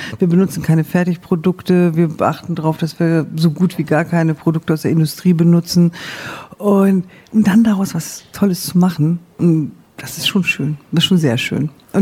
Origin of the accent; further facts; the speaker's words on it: Iran; moved away as an adult; now in Germany; ich bin ja Halbiranerin, mein Vater war Iraner, ich bin auch im Iran aufgewachsen, habe da Abitur gemacht und bin erst dann mit 20 nach Deutschland gekommen.